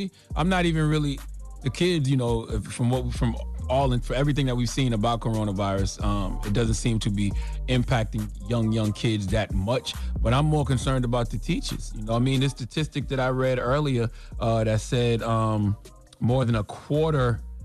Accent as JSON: {"language": "English", "town": "Moncks Corner", "region": "South Carolina", "country": "United States", "tie": "born or raised there", "said": "You know, that's my home state as well. I was on the Isle of Palms. I was in my hometown of Mount's Corner."}